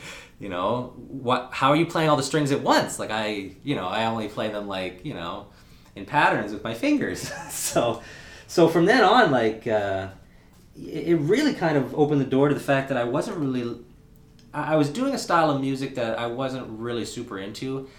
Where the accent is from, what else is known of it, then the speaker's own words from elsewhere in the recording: Winnipeg, Manitoba, Canada; So I kind of grown up here in the South End, like I mentioned before. Born and raised in Winnipeg.